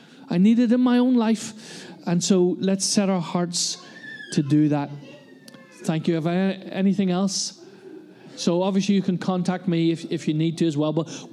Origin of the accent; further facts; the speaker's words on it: Ireland; And that's tough as an Irishman, Sue. Giving up the bread is the hard thing.